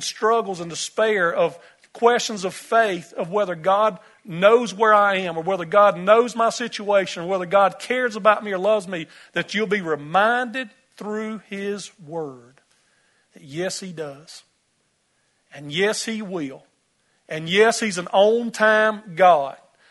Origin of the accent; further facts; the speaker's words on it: Bible Belt, United States; You see, too often growing up in the Bible Belt here, we know a lot about Jesus.